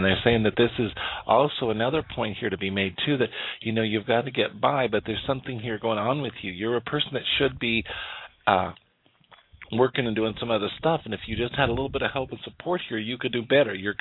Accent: Rocky Mountains, United States; I come from the Rocky Mountains.

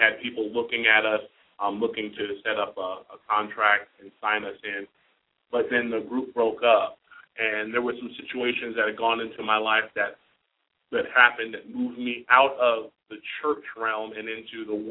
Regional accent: Palm Springs, California, United States; I was born in Palm Springs, California. Pretty much grew up there my whole life.

